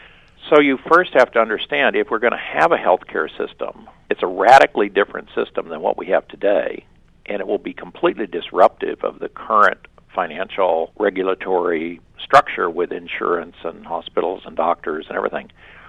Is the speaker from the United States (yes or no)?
yes; Midwest, United States; now in San Diego, United States; I got into changing my body when I came to San Diego from the Midwest and realized that I didn't look like the rest of these people.